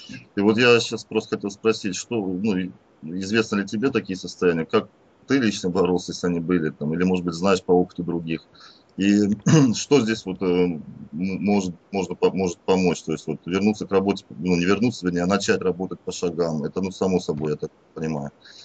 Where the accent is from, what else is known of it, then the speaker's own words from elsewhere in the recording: Podolsk, Moscow Oblast, Russia; я алкоголик из Подольска.